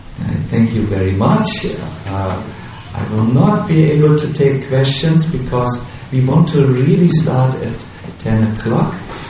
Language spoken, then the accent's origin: English; Germany; English is a second language; I'm sorry, we come from Germany, we are sort of uncivilized.